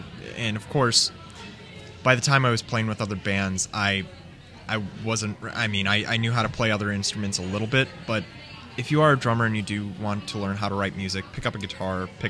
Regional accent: United States; accent: Northern; never really felt like I was a Southerner, probably because I got picked on in school because of my Northern accent, which is crazy to me because I sure can't hear it anymore.

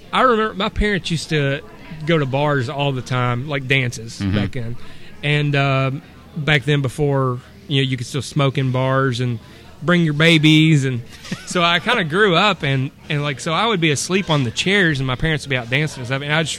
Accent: Campbellsville, Kentucky, United States; Campbellsville, Kentucky.

